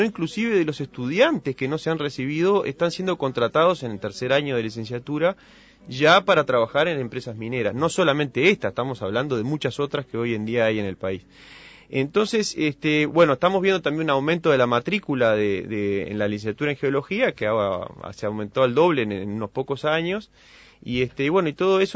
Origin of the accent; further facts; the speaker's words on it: Uruguay; eso es la ley que nosotros nos hemos dado como uruguayos